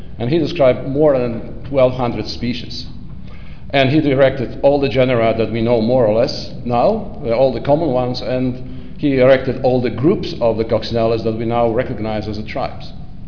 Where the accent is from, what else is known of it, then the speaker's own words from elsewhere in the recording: Poland; including my own country, where I come from Poland.